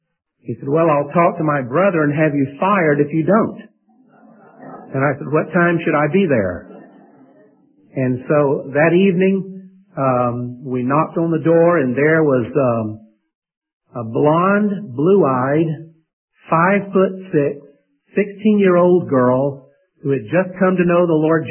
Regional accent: Fairburn, Georgia, United States; My family and I were raised in South Atlanta, a little town called Fairburn.

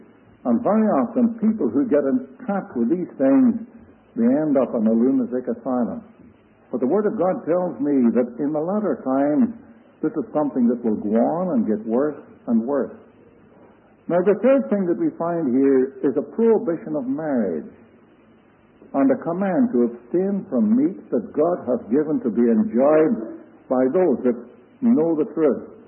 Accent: Ireland; accent: Irish; moved away as an adult; now in Angola; I suppose most of you can tell by my tongue that I'm an Irishman. I lived there until I was 21 years old. I had my education in Ireland. And then for 37 years, we have lived in another Roman Catholic country over in Angola.

